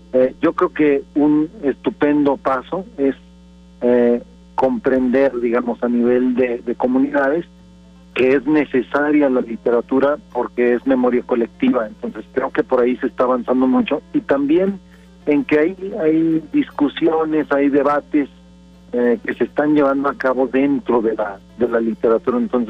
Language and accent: Spanish; Torreón, Coahuila, Mexico; moved away as an adult; Yo soy de Torreón, yo nací en Torreón, tengo ya más de 20 años viviendo en la ciudad, a donde tuve que trasladarme precisamente porque en Torreón no había opciones de profesionalización